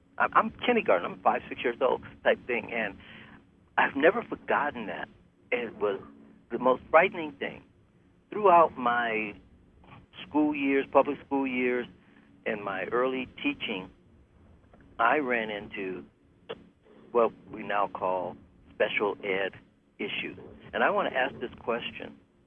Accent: Detroit, Michigan, United States; I'm from Detroit, and in Detroit we had big brick structures, 2-3 floors

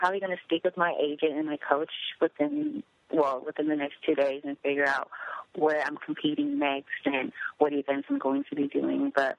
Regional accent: United States; born there; I was born in the States. My younger sister and I are the only ones in my family that were born in the States. Everybody else is born in Sierra Leone and then migrated to America.

